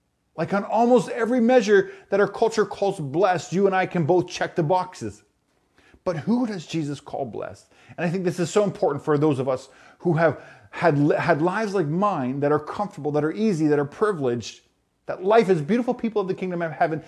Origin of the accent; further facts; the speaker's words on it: Canada; I was born and raised in Canada. My family is an average middle-class family